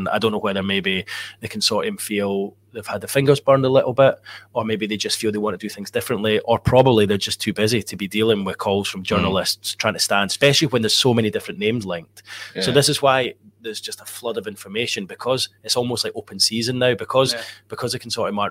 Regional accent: Scotland, United Kingdom; now in England; the fact that I'm from Scotland.

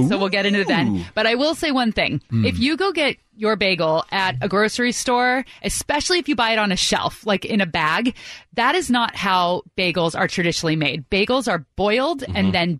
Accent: California, United States; like you're from Chicago, I'm from the Bay Area, Aaron's from New Jersey, there are things that you miss.

